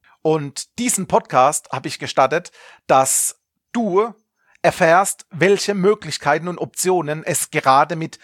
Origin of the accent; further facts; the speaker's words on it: Baden-Württemberg, Germany; accent: Kurpfälzisch; now in Stuttgart, Germany; man hört es teilweise durch meinen Slang, dass ich aus dem kurpfälzischen Bereich bin, aus der Region Karlsruhe, Mannheim, Heidelberg